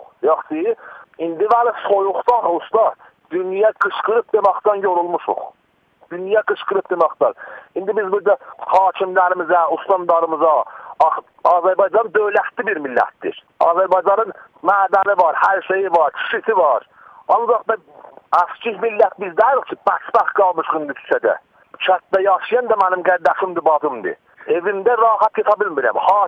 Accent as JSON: {"language": "Azerbaijani", "town": "Tabriz", "region": "East Azerbaijan", "country": "Iran", "said": "Səhər çağım yağış altından mən qutulub gəlmişəm Təbrizliyəm indi mən."}